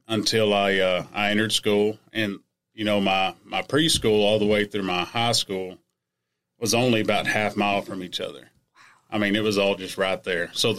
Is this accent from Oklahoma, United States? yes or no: yes; Oklahoma, United States; also born or lived in McAlester; Yeah, Oklahoma. I was born in McAllister, Oklahoma. Those of you that don't know where Idabel and Hayworth is, Hayworth's only about 4 miles from the Texas state line, about, once again, 4 miles from the Arkansas state line. Where I grew up was just actually on the line about a mile.